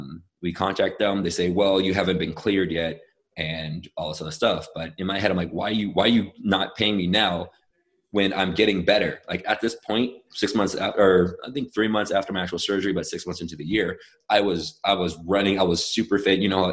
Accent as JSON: {"language": "English", "region": "California", "country": "United States", "said": "I'm a Californian."}